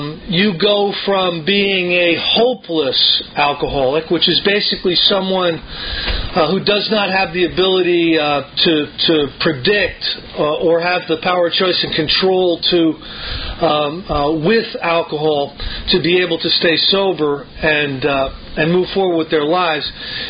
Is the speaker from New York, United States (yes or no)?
yes; New York, United States; I'm from the New York area, and I sponsor a grapevine editor.